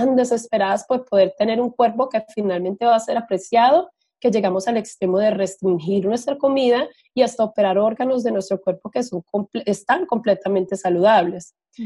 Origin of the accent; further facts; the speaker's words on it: Colombia; En Colombia, por ejemplo, porque yo soy de Colombia, los reinados siempre han sido una parte importante de nuestra cultura